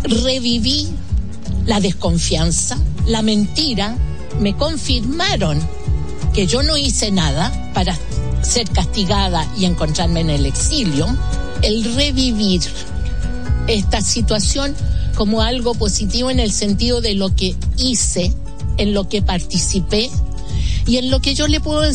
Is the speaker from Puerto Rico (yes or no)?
no; Chile; now in France; Soy chilena.